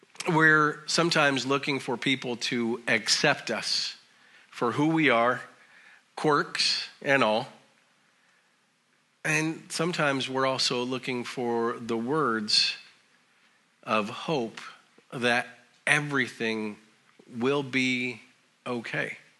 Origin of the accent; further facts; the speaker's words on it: Colorado, United States; I remember growing up in Colorado